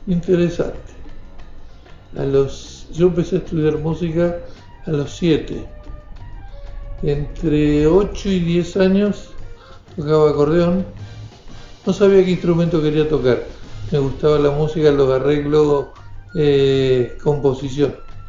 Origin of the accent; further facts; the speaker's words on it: Argentina; born there; yo no soy argentino, yo nací en Argentina